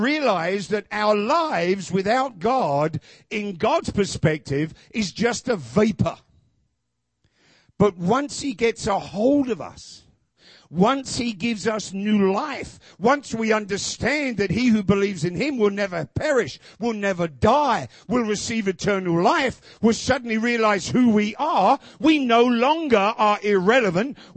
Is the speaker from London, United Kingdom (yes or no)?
yes; London, United Kingdom; oh, we're from London, England.